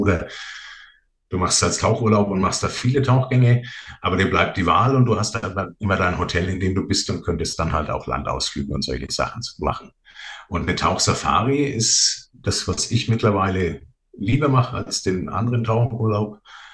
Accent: Nuremberg, Bavaria, Germany; Also aus der Ecke von Nürnberg, wie man vermutlich hört.

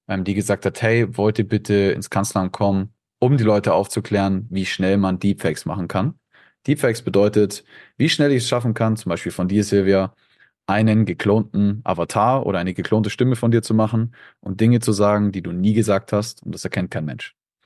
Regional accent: Germany; Ich komme aber nicht aus Österreich, ich komme aus Deutschland.

